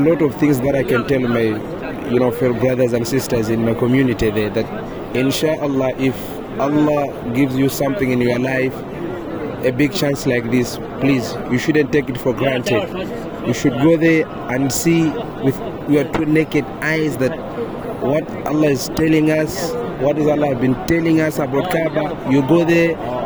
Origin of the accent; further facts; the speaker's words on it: Malawi; I am from Africa, Malawi.